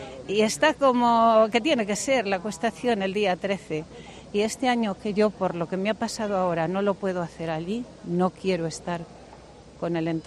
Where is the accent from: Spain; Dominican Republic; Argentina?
Spain; Aldeamayor de San Martín, Castile and León; yo soy de Aldea Mayor de San Martín, no sé si conocerás el pueblo. Bueno, pues es un pueblo que hay a 17 kilómetros.